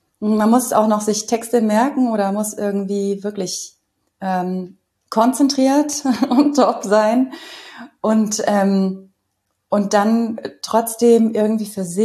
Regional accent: Cologne, North Rhine-Westphalia, Germany; ich komme aber aus Köln.

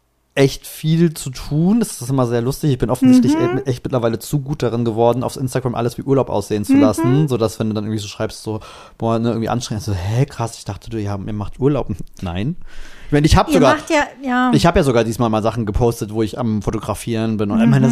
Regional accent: Mexico; Ich bin ja doch Mexikaner.

